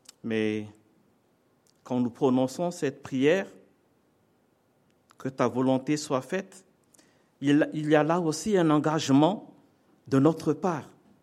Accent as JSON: {"language": "French", "country": "Madagascar", "said": "comme il arrive parfois chez nous à Madagascar. On fait des retournements des morts, mais avant de faire cela, on fait un culte."}